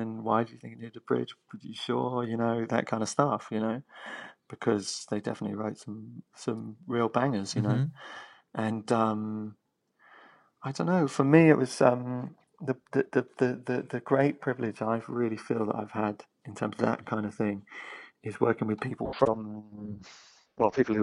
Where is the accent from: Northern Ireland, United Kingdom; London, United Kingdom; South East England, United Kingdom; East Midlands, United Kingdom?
London, United Kingdom; Muswell Hill; because I grew up in Muswell Hill, you know, so.